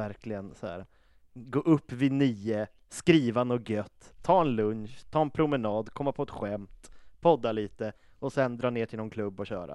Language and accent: Swedish; Uppsala, Uppsala County, Sweden; för att jag är från Uppsala.